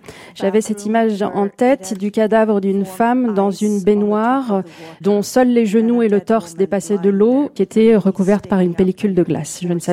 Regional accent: Fjällbacka, Västra Götaland, Sweden; j'ai choisi de placer mes romans à Fjällbacka, qui est la ville dans laquelle j'ai grandi.

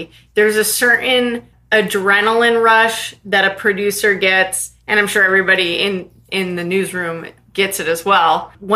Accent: Los Angeles, California, United States; I was born and raised in Los Angeles.

